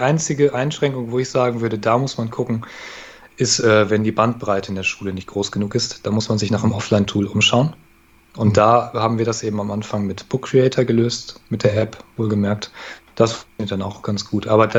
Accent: North Rhine-Westphalia, Germany; kennt man in Bayern, glaube ich, deutlich mehr als bei uns in NRW.

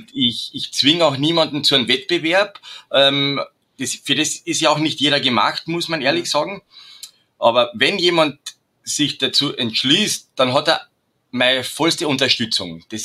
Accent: Carinthia, Austria; Ich bin ein gebürtiger Trautaler.

